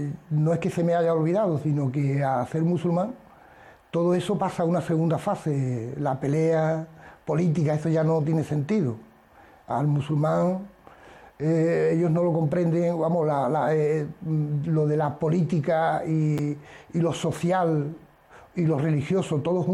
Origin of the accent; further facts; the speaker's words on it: Jerez, Andalusia, Spain; Tengo 58 años, nací aquí en Jerez, el 27 del 12, del 11 del 55, y actualmente y sigo trabajando y viviendo aquí en Jerez. 14 años como musulmán. … como musulmán.